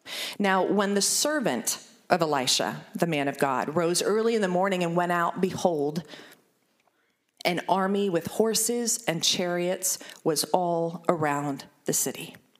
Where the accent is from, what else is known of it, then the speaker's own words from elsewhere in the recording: Lancaster, Pennsylvania, United States; And I am from Lancaster, Pennsylvania, which is where this picture was taken.